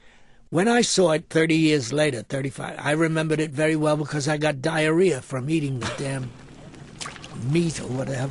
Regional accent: New York, United States; I pleaded with him. I said, I'm from New York.

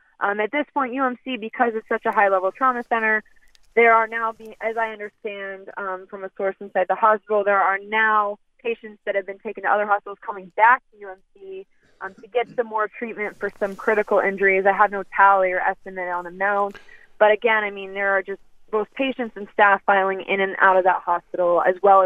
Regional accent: Las Vegas, Nevada, United States; I mean, I was raised here in Las Vegas

